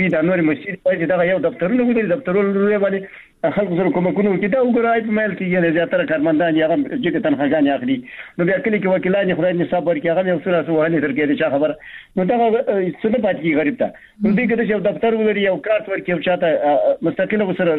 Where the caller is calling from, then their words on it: Baghlan, Afghanistan; بغلان مې تماس نیولې